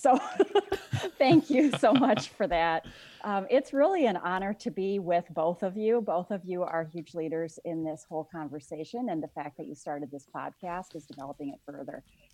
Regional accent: Las Vegas, Nevada, United States; I'm from Nevada. So I was born and raised in Las Vegas. I spent the first 15 years of my life in a suburb of Las Vegas, Nevada, very typical suburban house with a lawn.

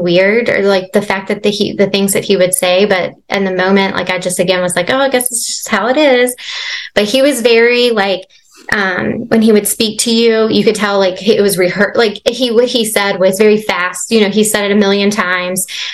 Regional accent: Bridgewater, Virginia, United States; My husband and I, we are from Bridgewater, Virginia. That's where we both grew up. We are high school sweethearts.

